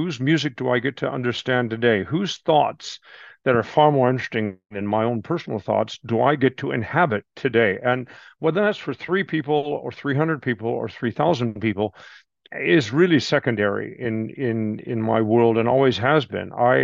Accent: Washington, United States; I come from the Northwest. Washington State.

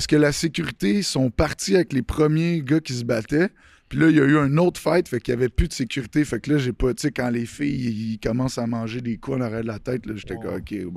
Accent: Quebec, Canada; Moi, je me rappelle, en tant que Québécois

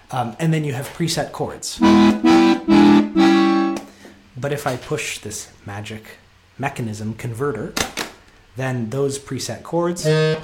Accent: Calgary, Alberta, Canada; I grew up in Calgary, and there are lots of festivals around there.

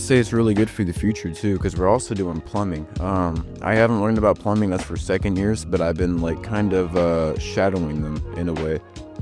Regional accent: Joplin, Missouri, United States; born there; I was born in Joplin.

